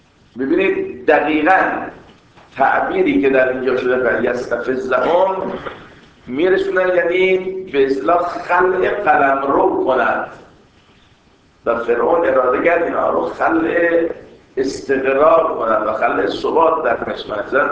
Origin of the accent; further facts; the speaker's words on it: Iran; هویت ما اینه ایرانی هستیم دیگه